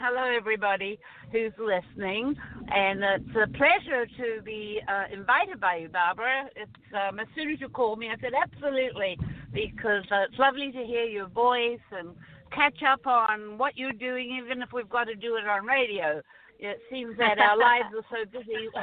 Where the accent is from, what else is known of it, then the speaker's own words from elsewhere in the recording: New Zealand; moved away as an adult; Yeah, well, I'm from New Zealand. So that's the accent, if anybody's wondering about that. And so to leave New Zealand at the age of 18, I was quite adventurous.